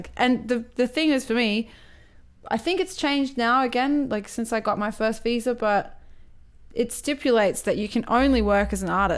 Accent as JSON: {"language": "English", "country": "Australia", "said": "And as an Australian person"}